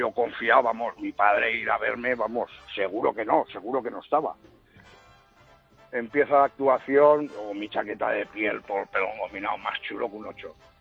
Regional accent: Valencia, Valencian Community, Spain; soy de Valencia

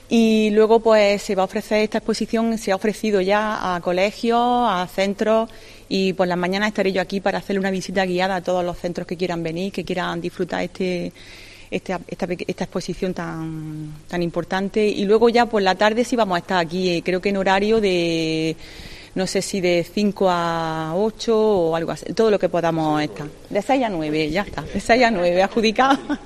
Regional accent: Motril, Andalusia, Spain; hemos preferido primero meter Motril porque era mi tierra

